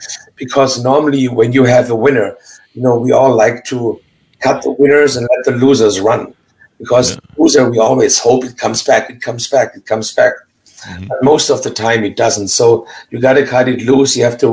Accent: Germany; So the journey began in a little town in Germany. I'm born and raised in Germany.

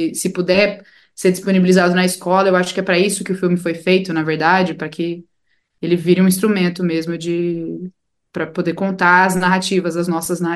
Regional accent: São Paulo, Brazil; Eu não sou mineira, mas eu tenho visto para mineiridade, porque minha mãe é mineira. Eu sou, na verdade, de São Paulo, assim como meu pai é. E eu tenho parentes, assim, dispersos entre os estados.

